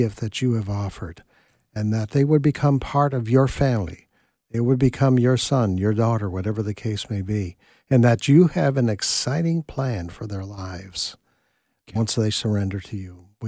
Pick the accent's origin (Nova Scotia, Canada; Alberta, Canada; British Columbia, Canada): Nova Scotia, Canada; now in Tupelo, United States; I grew up in Nova Scotia, Canada.